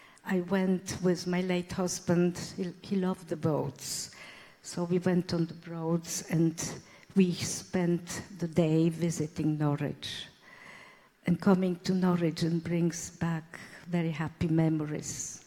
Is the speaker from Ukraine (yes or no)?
yes; Lviv, Lviv Oblast, Ukraine; born there; English is a second language; moved away; So I was born in Eastern Poland, Lvov, in a very beautiful town.